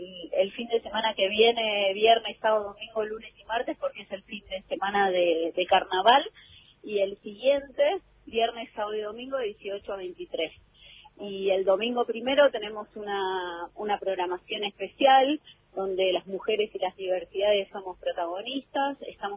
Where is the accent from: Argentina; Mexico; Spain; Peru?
Argentina